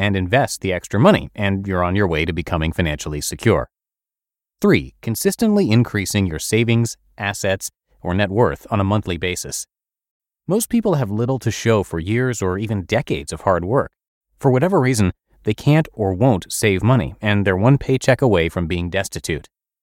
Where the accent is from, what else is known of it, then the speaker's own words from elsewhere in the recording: Seattle, Washington, United States; the median price in my hometown, Seattle, is pushing $425,000